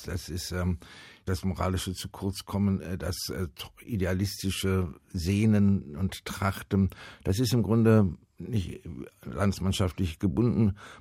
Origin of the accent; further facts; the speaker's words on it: Freiburg, Baden-Württemberg, Germany; now in Cologne, Germany; Ja, ich bin im Nordschwarzwald geboren, in Freiburg aufgewachsen und fühle mich eigentlich als Badener. Da ich aber seit 1971 in Köln lebe und in Nippes seit 1975